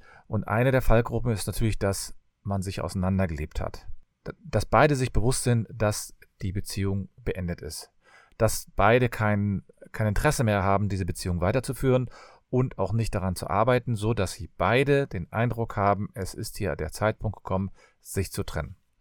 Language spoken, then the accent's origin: German; Cologne, North Rhine-Westphalia, Germany; und ich komme aus Köln.